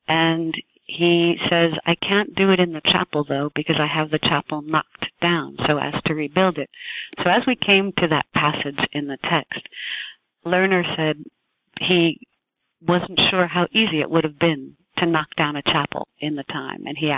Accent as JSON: {"language": "English", "region": "New Jersey", "country": "United States", "tie": "born there", "said": "I was born in New Jersey. I was born into a large family. We're seven siblings in total."}